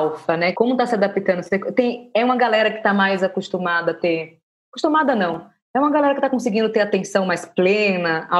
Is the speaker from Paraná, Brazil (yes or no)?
no; Salvador, Bahia, Brazil; como diz na Bahia, em Salvador, porque eu sou de lá, né?